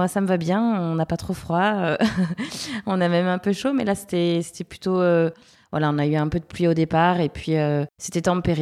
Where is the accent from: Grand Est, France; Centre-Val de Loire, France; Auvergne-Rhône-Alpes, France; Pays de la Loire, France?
Pays de la Loire, France; Le Mans; born there; moved away as an adult; also born or lived in Toulouse / Angers / Uzès; now in Réunion, France; j'ai 39 ans, je vis actuellement à La Réunion depuis janvier. Je suis originaire du Mans, puisque je suis née là-bas. J'ai pas mal vadrouillé dans ma vie, parce que j'ai fait quelques années sur Toulouse, quelques années sur Angers, et puis dans le Gard aussi à Uzès.